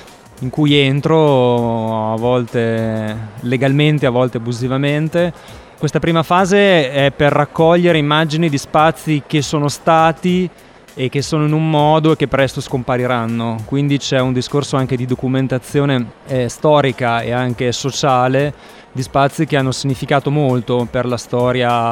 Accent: Modena, Emilia-Romagna, Italy; Io sono partito da Modena, dalla mia città

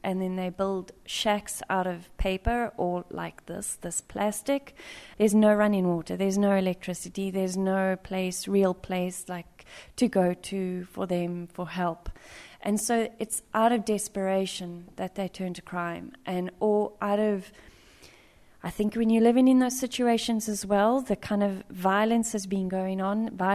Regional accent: South Africa; you always say as a South African, well, you're so lucky you're alive.

